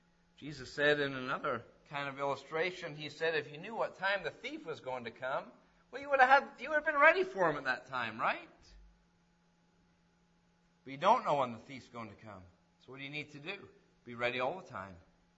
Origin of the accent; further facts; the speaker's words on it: England, United Kingdom; I know I'm English as they come, because I'm from England even.